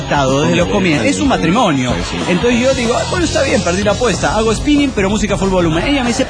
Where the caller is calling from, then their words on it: Barranqueras, Chaco, Argentina; de Barranqueras, Argentina.